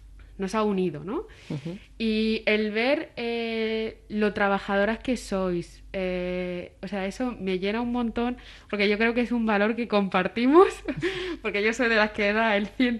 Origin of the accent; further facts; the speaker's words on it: Al Hoceima, Tanger-Tetouan-Al Hoceima, Morocco; Spanish is a second language; now in Spain; Pero es que literal, o sea, soy de Alucemas, aquí enfrente.